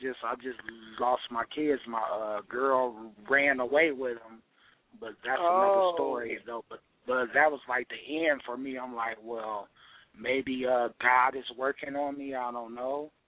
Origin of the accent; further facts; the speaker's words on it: Detroit, Michigan, United States; I'm from Detroit, Michigan on the east side.